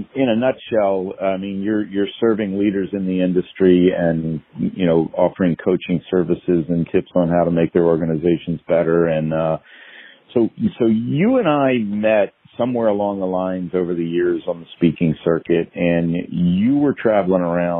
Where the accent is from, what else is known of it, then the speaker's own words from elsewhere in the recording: Baltimore, Maryland, United States; I grew up in Baltimore.